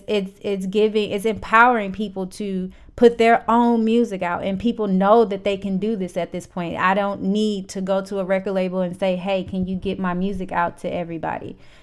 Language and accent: English; St. Louis, Missouri, United States; Like, and St. Louis really supports their local artists, and that's another thing I appreciate about my hometown.